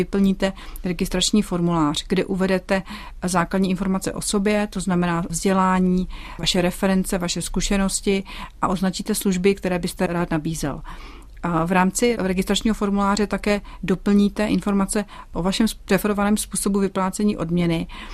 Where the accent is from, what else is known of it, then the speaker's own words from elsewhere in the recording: Moravia, Czechia; pocházím z Moravy